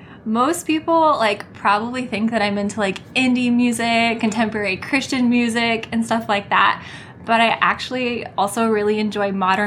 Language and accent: English; Pennsylvania, United States; also born or lived in Syracuse; I was born in Syracuse, I grew up in Pennsylvania, and I spent most of my summers working up in the Adirondacks in the mountains, if you guys know where that is.